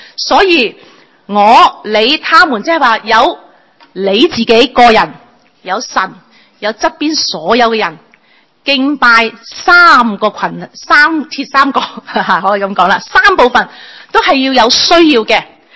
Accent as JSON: {"language": "Cantonese", "country": "China", "said": "咁呢个系我哋中国人咧，一种好独特嘅一种嘅民族性。我哋好感恩，因为我哋中国人"}